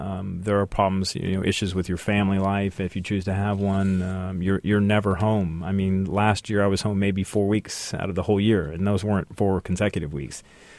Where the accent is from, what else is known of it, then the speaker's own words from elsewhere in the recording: Texas, United States; I grew up in Texas, and there in their public school systems, interscholastically, two very big components are sports and music.